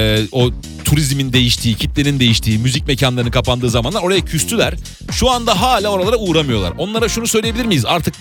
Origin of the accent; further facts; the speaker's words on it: Istanbul, Turkey; born there; Mesela eskiden ben Taksim'de ben Cihangir'de doğumluyum.